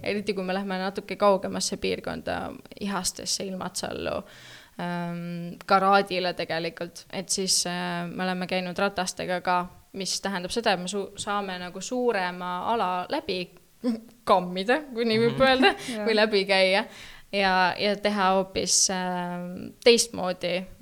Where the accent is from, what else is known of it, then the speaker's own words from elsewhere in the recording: Tallinn, Harju County, Estonia; kuna ma olen Lasnamäelt, siis ma olin nagu, oh, kodu, Lasnamägi, täitsa.